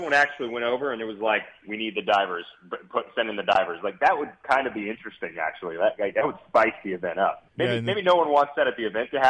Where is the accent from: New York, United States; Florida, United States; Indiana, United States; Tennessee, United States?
Tennessee, United States; Hendersonville; But when I was a kid growing up in Hendersonville, you know, playing baseball, basketball, dreaming of maybe driving go-karts